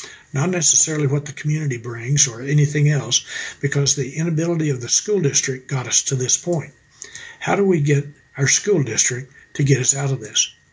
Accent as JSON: {"language": "English", "region": "Texas", "country": "United States", "tie": "born or raised there", "said": "I was raised in Central Texas, but I've been coming west for 35 years as soon as I could drive."}